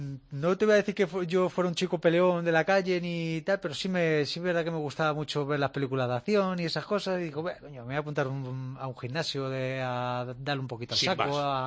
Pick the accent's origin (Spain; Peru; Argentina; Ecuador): Spain; que yo soy español, tal, digo, vengo de España, digo, con la ilusión de conocerte